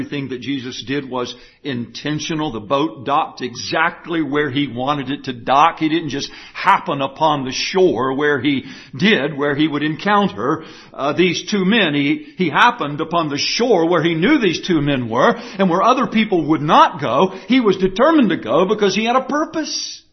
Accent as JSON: {"language": "English", "town": "Elmendorf", "region": "Texas", "country": "United States", "said": "yeah, no, I'm not from San Antonio, but nobody knows Elmendorf, right? In fact, if I were to say I was from Elmendorf, they would say, \"Oh, you're in the Air"}